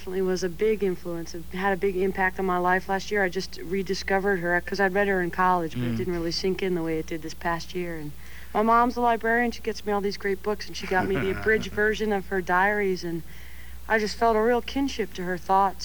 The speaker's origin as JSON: {"language": "English", "town": "Atlanta", "region": "Georgia", "country": "United States", "tie": "born or raised there", "also_born_or_lived": "Connecticut", "said": "But I wish I was born there, but I wasn't. But so, I've lived there since I was a kid."}